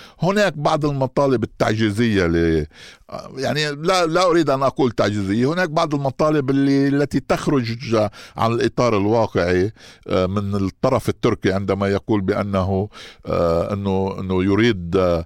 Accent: Lebanon; يمكن نحن كعسكريين لبنانيين عرب لم نتفاجأ كثيرا

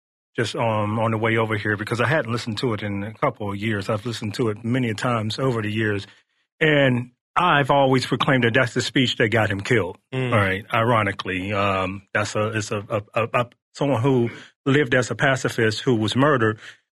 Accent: Pittsburgh, Pennsylvania, United States; And a good friend of mine up in Pittsburgh, my hometown, we were talking about

